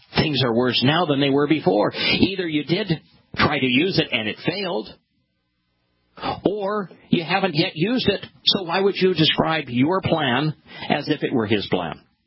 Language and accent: English; United States; You know, I'm an American.